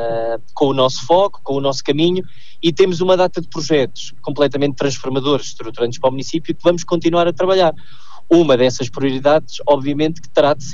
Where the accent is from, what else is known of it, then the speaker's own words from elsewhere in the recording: Manteigas, Centro, Portugal; Acredito muito no potencial da minha terra